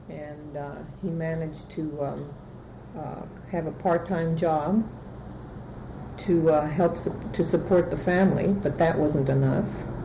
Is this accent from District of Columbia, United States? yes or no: no; San Francisco, California, United States; moved away as an adult; now in San Diego, United States; I was born in San Francisco on October the 18th. 1918, and I lived there until I was 18 years old when I moved to San Diego.